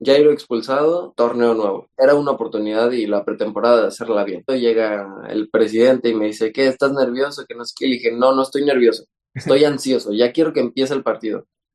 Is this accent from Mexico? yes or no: yes; Mexico; Sí, digo, uno como mexicano te dicen Europa a donde sea hay que ir, ¿no?